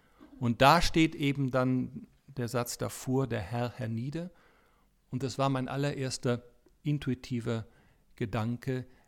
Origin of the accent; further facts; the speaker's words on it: Berlin, Germany; Ich komme ja auch aus Berlin